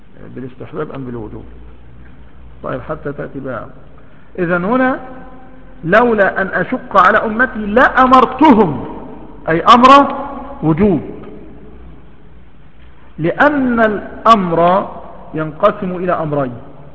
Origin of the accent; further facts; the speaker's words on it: Egypt; نحن مثلا السواك ما يوجد عندنا في مصر